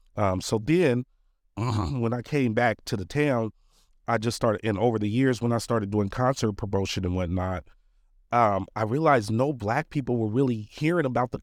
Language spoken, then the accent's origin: English; Portland, Oregon, United States; I grew up in a Black neighborhood. I grew up in Northeast Portland. It was a concentrated Black population back in those days.